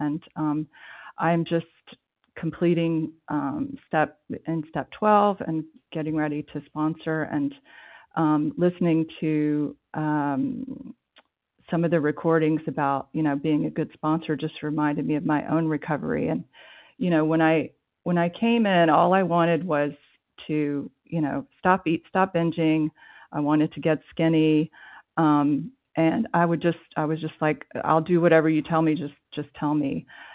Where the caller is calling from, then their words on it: France; I'm calling in from France.